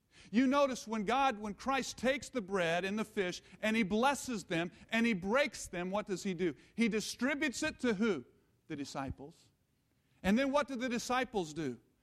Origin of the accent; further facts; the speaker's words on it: Missouri, United States; I grew up on Lee Summit Road here in Missouri. We don't have a whole lot of cul-de-sacs.